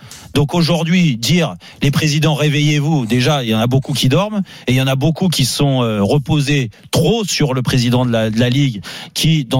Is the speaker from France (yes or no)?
yes; Corsica, France; Je suis un vrai corse, je suis un homme libre, moi.